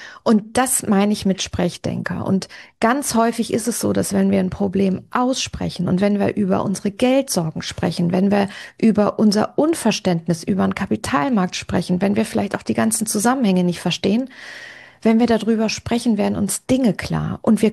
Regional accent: Northern Germany, Germany; ich bin aufgewachsen in Norddeutschland, in ganz einfachen Verhältnissen. Das heißt, mein Vater war Postbeamter, erst im einfachen und dann im mittleren Dienst. Meine Mama ist Spanierin gewesen, ist als Gastarbeiterin nach Deutschland gekommen

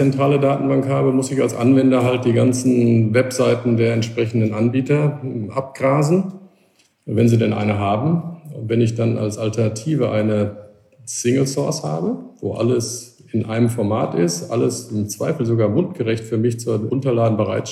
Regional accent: North Rhine-Westphalia, Germany; Fangen wir vielleicht mal bei Aachen an. Da habe ich studiert, Produktionstechnik. Aufgewachsen bin ich allerdings auf der Grenze Ruhrpott-Münsterland.

